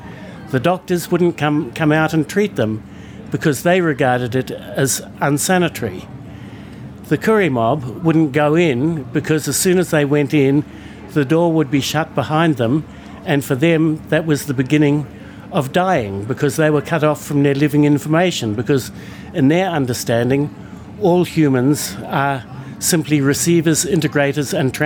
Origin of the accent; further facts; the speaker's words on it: New Zealand; growing up in New Zealand, I used to go to the barber's shop